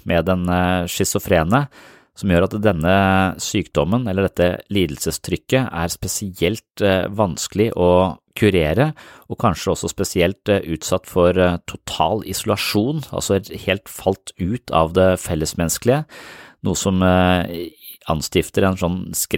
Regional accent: Nøtterøy, Vestfold, Norway; en øy jeg nesten hadde utsikt til der jeg vokste opp på Nøtterøy

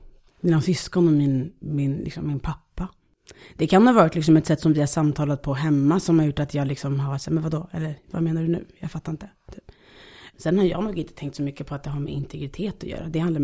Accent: Fisksätra, Stockholm County, Sweden; Det står att jag är 26 år gammal. Det står att jag är från Fisksätra.

